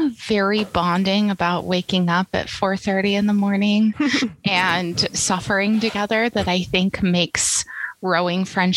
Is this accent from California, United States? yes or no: yes; Oroville, California, United States; So I grew up in Oroville, California, which very few people listening to this are going to know where that is, but it's about an hour north of Sacramento.